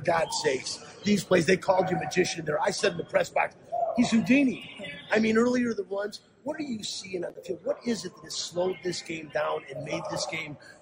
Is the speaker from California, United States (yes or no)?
no; Detroit, Michigan, United States; I'm from Detroit, even though I went to State.